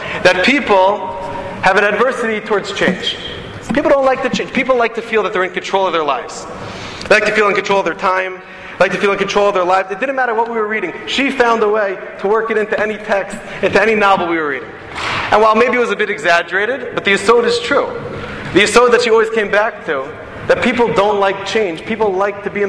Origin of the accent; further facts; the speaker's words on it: Philadelphia, Pennsylvania, United States; I grew up in Philadelphia again, and I had camp friends, I had school friends.